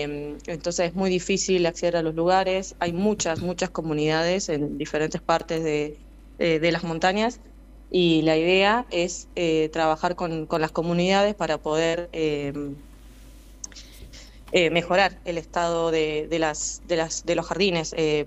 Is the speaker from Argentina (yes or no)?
yes; La Carlota, Córdoba, Argentina; soy de La Carlota, soy de pueblo, ahí no hay universidad.